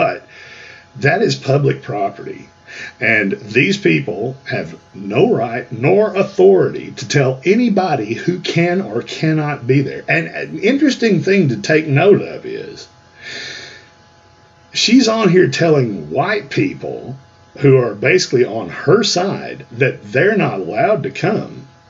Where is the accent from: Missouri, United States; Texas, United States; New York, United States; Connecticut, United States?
Texas, United States; this is Texas. We're just as Texan, if not more so, than any of these damn cucks.